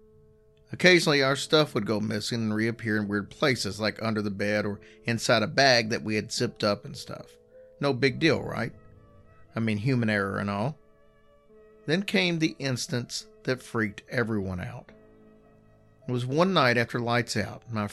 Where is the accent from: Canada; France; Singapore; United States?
Singapore; I'm from Singapore.